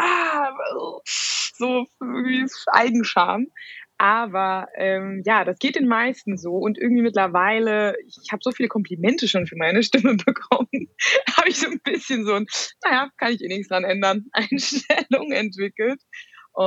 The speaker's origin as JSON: {"language": "German", "town": "Frankfurt", "region": "Hesse", "country": "Germany", "said": "ich komme aus Frankfurt und hatte irgendwie gedacht, ich werde Bankerin."}